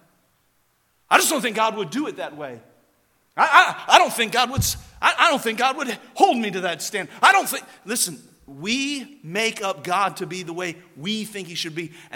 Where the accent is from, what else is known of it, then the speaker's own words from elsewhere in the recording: Cincinnati, Ohio, United States; I told you I grew up in Cincinnati, Ohio. I've had the privilege to go back to that area and preach revival meetings over the years.